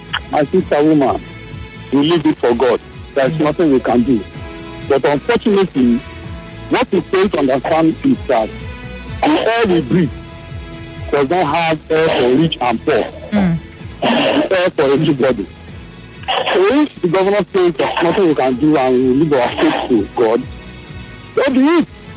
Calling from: Yenagoa, Bayelsa, Nigeria; I'm calling you from Yenagoa this morning.

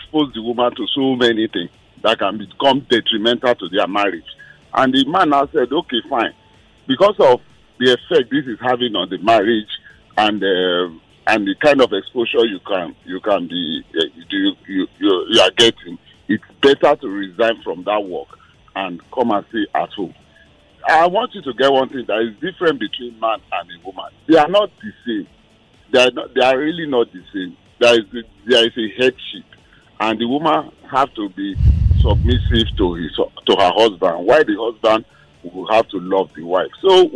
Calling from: Ipaja, Lagos, Nigeria; I'm calling from Ipaja.

